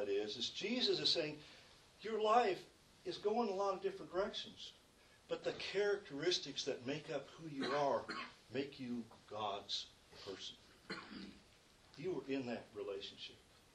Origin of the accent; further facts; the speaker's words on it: Eau Claire, Wisconsin, United States; born there; I wasn't born in Milwaukee. I was born in Eau Claire. So, you know, I'm from the north, have that experience.